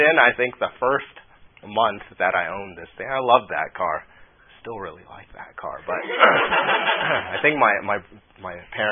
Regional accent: Seattle, Washington, United States; Growing up in Seattle, the slopes are, you know, right near the city.

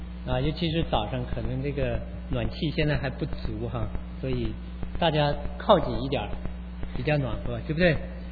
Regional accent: China; 今天是我们中国人的大年初一。

